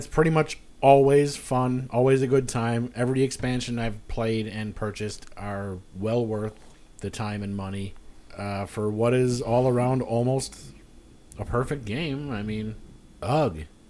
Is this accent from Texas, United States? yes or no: no; Chicago, Illinois, United States; we are from Chicago.